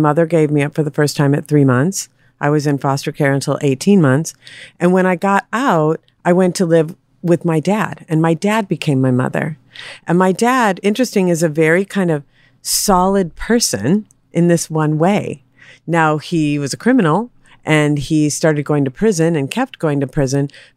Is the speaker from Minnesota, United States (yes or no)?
yes; Minneapolis, Minnesota, United States; So my life was, I was raised in Minneapolis. So I was in one foster home for 4.5 years